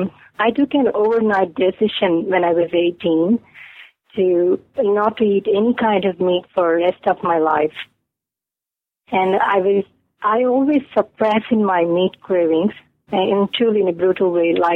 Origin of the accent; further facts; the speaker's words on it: India; moved away as an adult; now in United States; I was originally from India, and my parents, along with my younger sister, still live there. And I moved to the United States after my marriage.